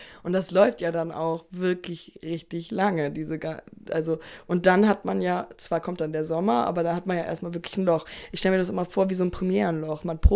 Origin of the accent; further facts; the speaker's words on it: Stuttgart, Baden-Württemberg, Germany; mein bester Freund aus Stuttgart, also unten aus meiner Heimat